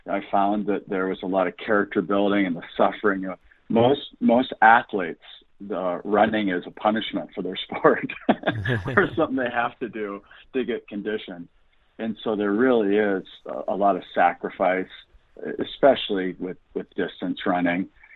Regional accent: Sioux Falls, South Dakota, United States; I was raised in Sioux Falls, South Dakota, and graduated from O'Gorman Catholic High School in 1989

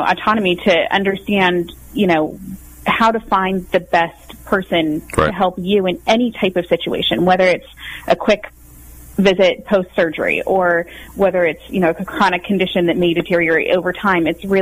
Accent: Midwest, United States; But personally, my background, I'm from the Midwest.

